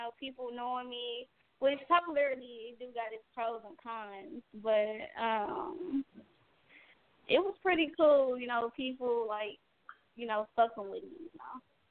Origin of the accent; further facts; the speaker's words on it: Gary, Indiana, United States; I'm from Gary, so a lot of people knew me from middle school